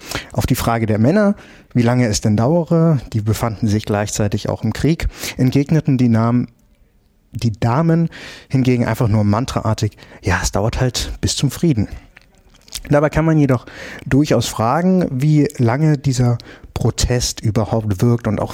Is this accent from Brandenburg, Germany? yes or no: no; Bad Hersfeld, Hesse, Germany; Nämlich, ich war in meiner Heimat unterwegs und zwar bei den Bad Hersfelder Festspielen.